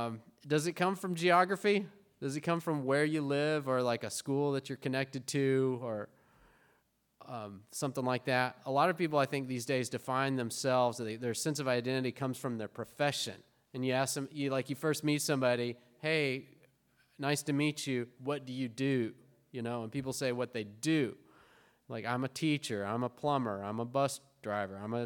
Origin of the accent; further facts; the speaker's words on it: Arkansas, United States; family went to Arkansas a couple weeks ago, and I grew up there. And to be honest with you, when I was growing up in Arkansas, I thought it was normal.